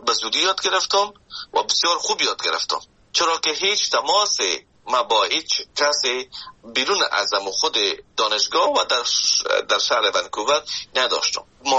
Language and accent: Persian; Afghanistan; now in Canada; من از افغانستان به کانادا آمدم